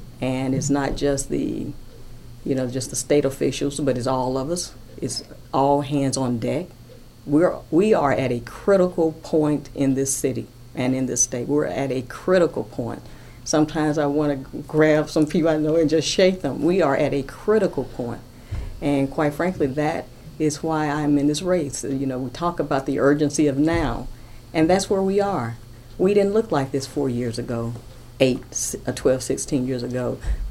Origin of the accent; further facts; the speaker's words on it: Mississippi, United States; I'm not disillusioned by what issues we have in the state of Mississippi. I grew up here. I grew up on Ridgeway Street